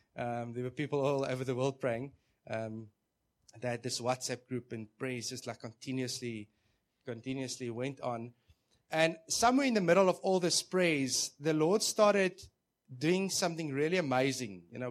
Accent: Rondebosch, Western Cape, South Africa; We're from Rondebosch. We've got a church. Who knows where Rondebosch is? If you don't know where Rondebosch is, do you know where Table Mountain is? Okay, that's where Rondebosch is, at the foot.

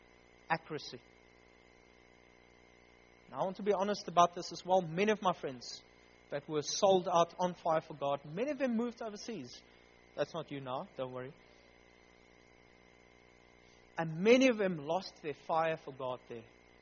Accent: South Africa; You see, for our generation, this is an issue because we never truly want to identify ourselves as South African.

